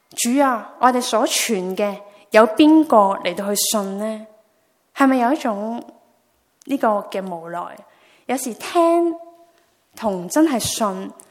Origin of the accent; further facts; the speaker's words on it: Hong Kong; 尤其是我们华人或者我们香港人，自小被灌输一样东西